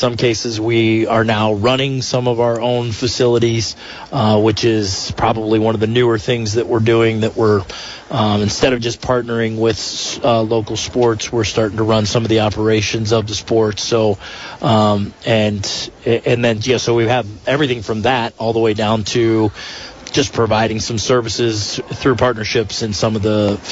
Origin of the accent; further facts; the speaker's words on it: Washington, District of Columbia, United States; I'm from Washington, D.C.